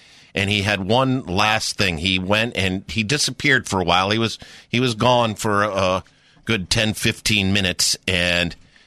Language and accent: English; Northeast, United States; Man, I remember as a kid growing up in the Northeast, the chipmunks all over the place.